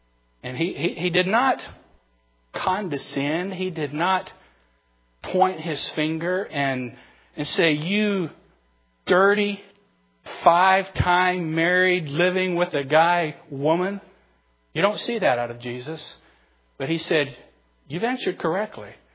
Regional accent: Canal Zone, Panama; An example of this is when I was in high school in the Canal Zone. Many of you know I grew up in Panama. A lot of my growing up there.

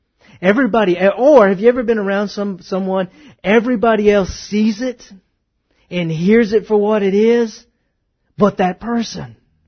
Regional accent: Texas, United States; Now, we're from Texas. We have cows. We don't have sheep out here.

